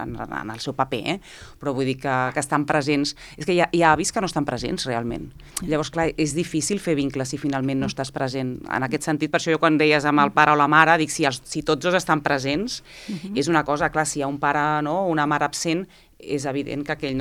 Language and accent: Catalan; Barcelona, Catalonia, Spain; also born or lived in Granada; jo vaig néixer a Granada, jo no vaig néixer aquí a Barcelona, llavors jo tinc els meus cosins que sí que van néixer aquí a Barcelona, jo vaig venir petita